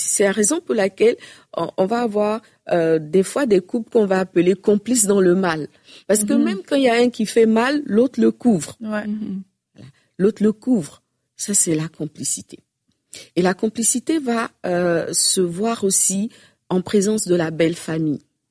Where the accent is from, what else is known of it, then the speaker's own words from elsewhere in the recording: Abidjan, Côte d’Ivoire; chez nous à Abidjan, on dit il y a cette manquance